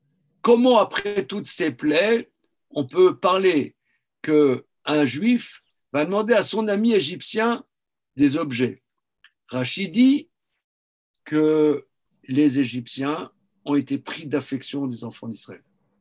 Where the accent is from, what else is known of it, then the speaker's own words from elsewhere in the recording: Nancy, Grand Est, France; le grand lycée de la ville où je suis né, à Nancy.